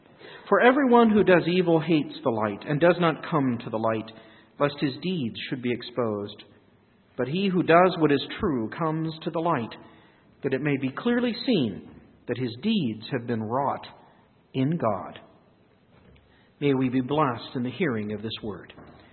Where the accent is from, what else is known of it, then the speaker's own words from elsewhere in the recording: Indianapolis, Indiana, United States; the Lilies in my hometown of Indianapolis